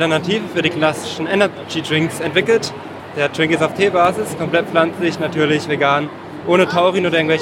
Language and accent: German; Freiburg, Baden-Württemberg, Germany; Aus dem Raum Freiburg kommen wir.